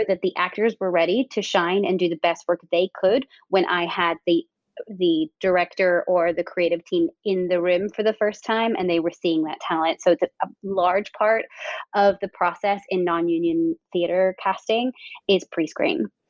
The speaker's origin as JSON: {"language": "English", "region": "Northern Ireland", "country": "United Kingdom", "moved": "yes", "said": "So when I moved from Northern Ireland to do an acting course, I went to American Academy of Dramatic Arts."}